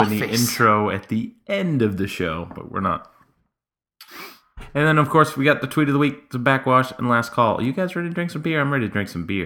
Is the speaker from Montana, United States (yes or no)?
no; Boston, Massachusetts, United States; from Boston.